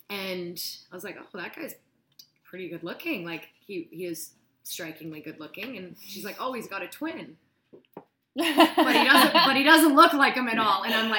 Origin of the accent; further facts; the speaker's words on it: Kamloops, British Columbia, Canada; also born or lived in Calgary; Initially, I grew up in Kamloops. I grew up in Kamloops. I left when I was 18. I got a soccer scholarship to UVic.